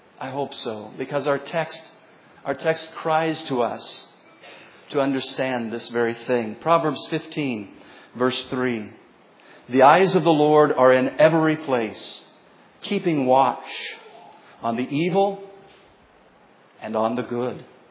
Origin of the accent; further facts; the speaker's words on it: Shawnee, United States; But we're from Shawnee, yes, indeed, headed to Sharon, Iowa, by the grace of God